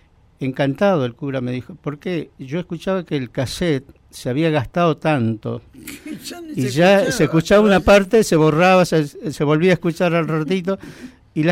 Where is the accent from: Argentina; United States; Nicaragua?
Argentina; Humahuaca, Jujuy; Y yo quise regalarle a mi pueblo, a Humahuaca, esta versión